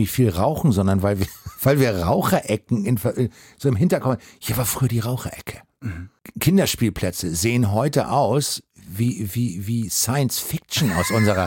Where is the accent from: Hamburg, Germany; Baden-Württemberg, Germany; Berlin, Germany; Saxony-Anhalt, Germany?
Hamburg, Germany; Das ist meine Heimat und das ist ja auch so eine Ecke, die sich natürlich stark verändert hat in den letzten Jahren.